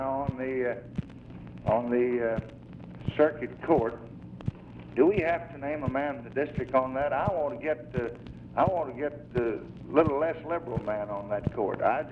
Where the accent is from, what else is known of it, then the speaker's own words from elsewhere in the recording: Texas, United States; But being a Texan, I guess that'd give us too much trouble.